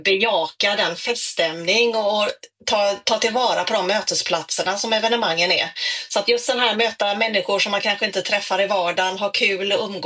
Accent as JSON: {"language": "Swedish", "town": "Gothenburg", "region": "Västra Götaland County", "country": "Sweden", "said": "Och jag tror också stoltheten som göteborgare att det här hände faktiskt i våran stad."}